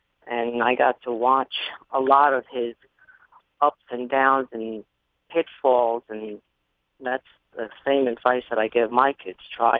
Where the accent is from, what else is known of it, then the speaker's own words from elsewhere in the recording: Puerto Rico; also born or lived in Brooklyn, United States; now in United States; No, actually, I was only born there. I was raised in Puerto Rico.